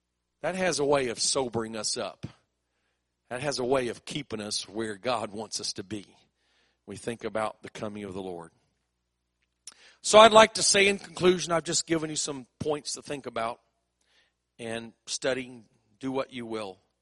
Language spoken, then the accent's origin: English; South Korea; moved away; I grew up in Korea where my parents were missionaries.